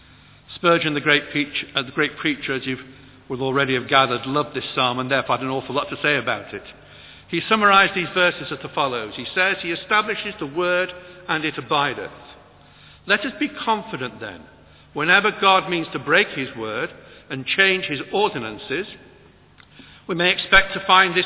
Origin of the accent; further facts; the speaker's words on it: Salford, North West England, United Kingdom; born there; It tells me I'm a British citizen. It tells me I was born on the 4th of February 1955. And it tells me I was born in Salford.